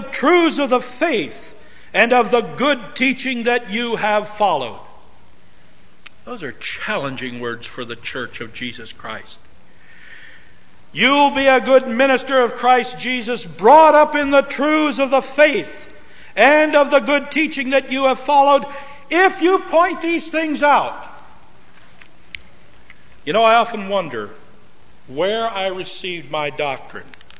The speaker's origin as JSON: {"language": "English", "region": "Minnesota", "country": "United States", "tie": "born or raised there", "said": "It isn't just eating, but I grew up in Minnesota again."}